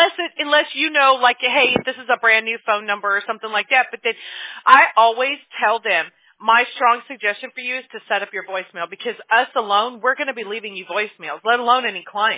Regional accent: Mobile, Alabama, United States; born there; It's just it's the Southern in us is what it is. I was born in Mobile, Alabama. We were taught better than that.

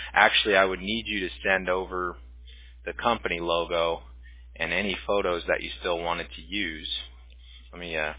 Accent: Huntington Beach, California, United States; I grew up in Huntington Beach, which is Surf City.

